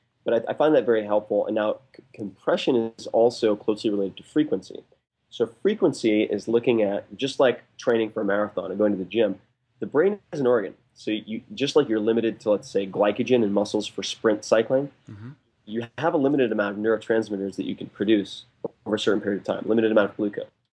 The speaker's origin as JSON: {"language": "English", "town": "Long Island", "region": "New York", "country": "United States", "said": "I'm from Long Island, so I'm not very refined when it comes down to it."}